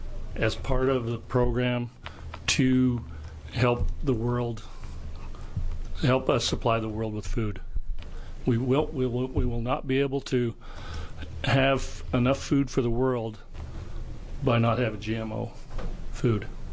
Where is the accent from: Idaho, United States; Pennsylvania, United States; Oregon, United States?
Oregon, United States; Klamath Falls; I'm a grower from Klamath Falls, Oregon, third-generation potato farmer from Klamath Falls, Oregon.